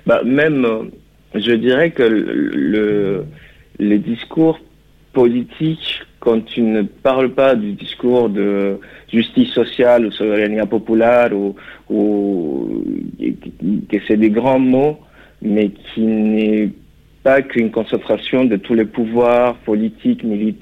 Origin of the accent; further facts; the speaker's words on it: Caracas, Capital District, Venezuela; French is a second language; now in France; Je suis vénézuélien. J'habite en France depuis, 2011. Je suis né à Caracas. Mais, différent, comme Jojo, la différence, c'est que ma famille vient aussi des Trujillo. Donc, j'ai un lien très fort avec la partie des Andes.